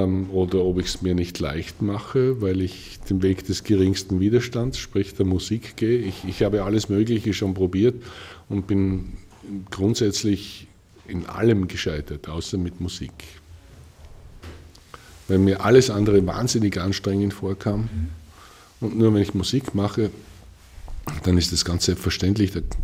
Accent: Salzkammergut, Austria; ich komme aus dem Salzkammer, gut, das hat natürlich auch eine gewisse Tradition und ein Lebensgefühl, was man da mitkriegt.

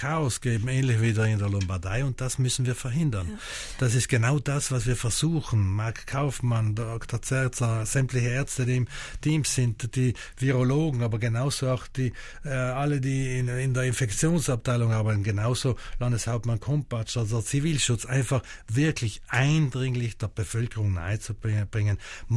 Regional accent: Trentino-Alto Adige, Italy; Da sind wir Südtiroler wirklich anders.

